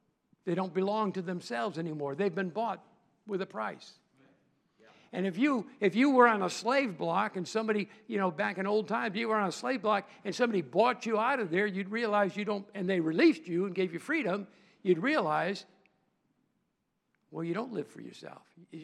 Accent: Illinois, United States; We lived, you know, we grew up outside of Chicago, and so we had a phone book

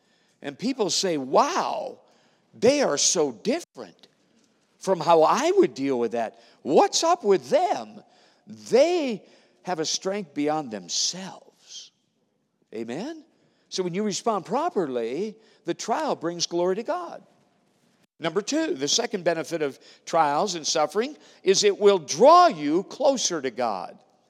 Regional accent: Minnesota, United States; from my farm boy days, growing up in Minnesota, to the Marine Corps

